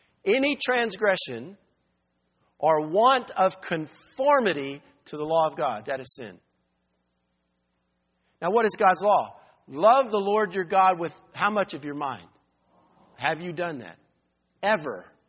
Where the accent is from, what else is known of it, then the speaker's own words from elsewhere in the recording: Texas, United States; I come from Texas. It's either amen or this.